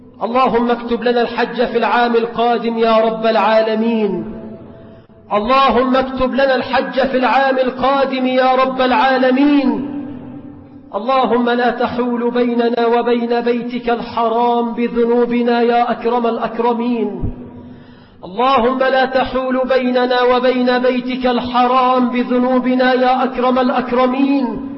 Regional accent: Egypt; اللهم اجعل بلدنا مصر آمنة مطمئنة

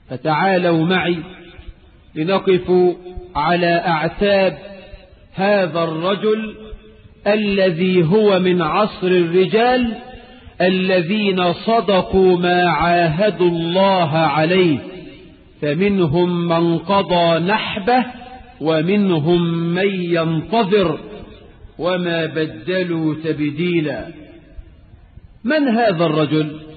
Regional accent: Egypt

